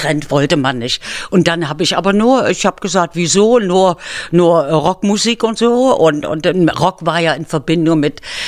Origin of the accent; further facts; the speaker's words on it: Zwickau, Saxony, Germany; das war alles wieder meine Heimat. Die war natürlich stolz auf ihr